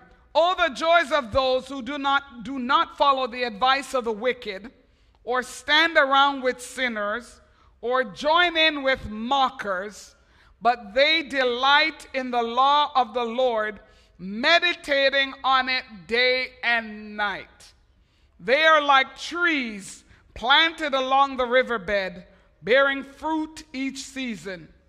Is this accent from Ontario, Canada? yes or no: no; Montreal, Quebec, Canada; I was in my hometown of Montreal this week